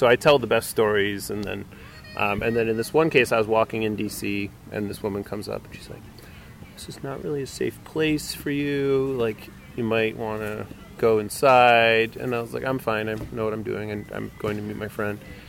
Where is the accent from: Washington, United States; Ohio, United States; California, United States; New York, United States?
Ohio, United States; Cleveland; So it's, like, where I grew up in Cleveland, it was, like